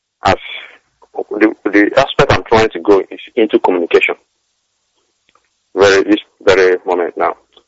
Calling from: United Kingdom; I'm calling from the UK.

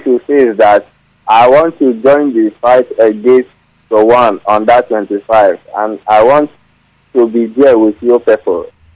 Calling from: Aba, Abia, Nigeria; I'm calling from Aba.

